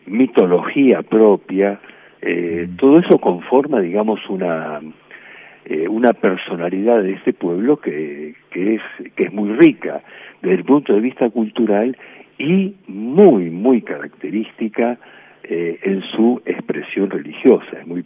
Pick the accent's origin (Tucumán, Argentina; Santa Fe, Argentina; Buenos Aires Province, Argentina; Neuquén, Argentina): Buenos Aires Province, Argentina; Florida; yo nací en la capital, en Buenos Aires. Me crié los primeros años en la parte norte de Gran Buenos Aires, en Florida, después otra partecita dentro de mis 2 primeros años de vida en lo que hoy es Luján Porteño, que sería el Bajo Flores